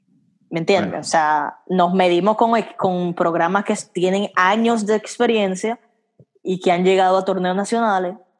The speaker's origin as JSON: {"language": "Spanish", "country": "Dominican Republic", "tie": "born or raised there", "said": "Yo nací en Dominicana y me crié en Dominicana. O sea, yo soy 100% del patio."}